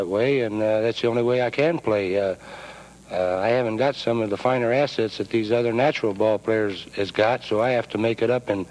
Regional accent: Kansas City, Missouri, United States; I've been gone 19 summers. As everybody knows, Kansas City is my hometown.

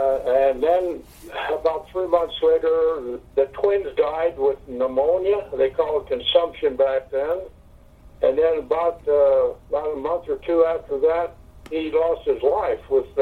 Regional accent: Meridian, Idaho, United States; born there; I was born in Meridian, Idaho, a little farm community back then. Dairy, there were a lot of ranchers at that time.

